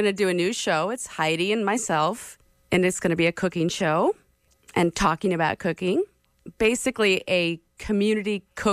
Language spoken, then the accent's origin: English; Park Rapids, Minnesota, United States; Yes, I live in Park Rapids. I was raised in Park Rapids. I moved away for, 10 years, which feels like, a hot minute, and moved back in 2009, and I've been here ever since.